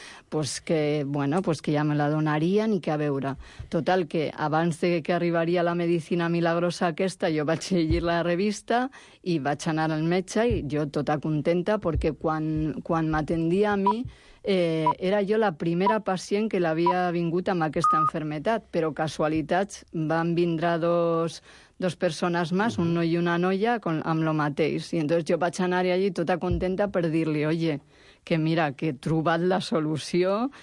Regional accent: San Sebastián, Basque Country, Spain; jo sóc de Sant Sebastià

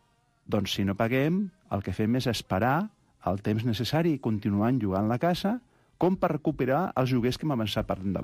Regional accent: Barcelona, Catalonia, Spain; born there; Jo ja vaig néixer a Barcelona.

